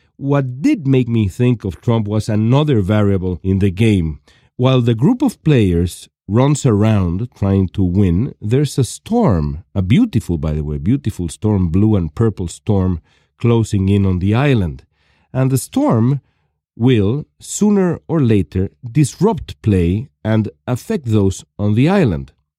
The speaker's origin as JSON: {"language": "English", "town": "Los Angeles", "region": "California", "country": "United States", "said": "from Los Angeles, California."}